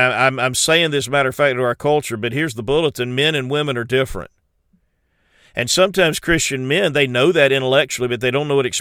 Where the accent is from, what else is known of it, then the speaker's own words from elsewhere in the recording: South Carolina, United States; also born or lived in New Orleans, Louisiana; I'm from South Carolina, but I went to school in New Orleans, and so I learned a little bit of that Cajun culture.